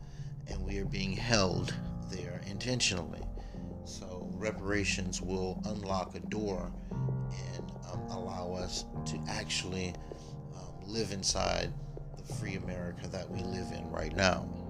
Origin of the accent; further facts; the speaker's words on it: Jamaica; I'm Jamaican. I'm not a black man from here. I'm Jamaican.